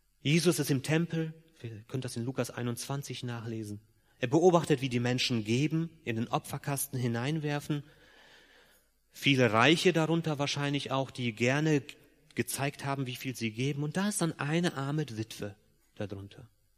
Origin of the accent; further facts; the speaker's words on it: Germany; natürlich für uns als Deutsche eine sehr herausfordernde Aussage mit unserer Geschichte